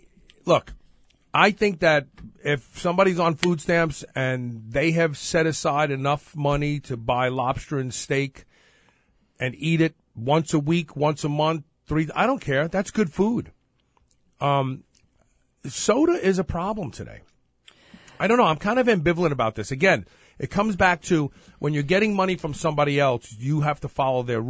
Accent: Brooklyn, New York, United States; Sounds like the Puerto Rican girls I grew up with in Brooklyn.

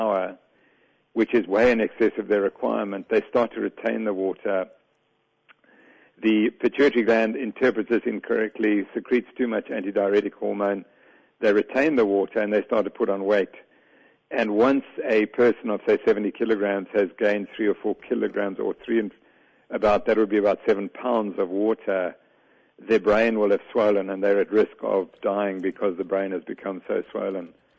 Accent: South Africa; I'm actually from South Africa. I know why you think I'm from New Zealand, but I live in South Africa.

